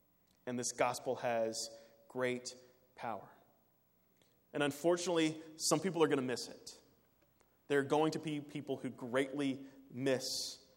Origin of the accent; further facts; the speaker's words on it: Louisville, Kentucky, United States; born there; I was born in Louisville. Many of you all were born in Ohio. I was born in the 80s.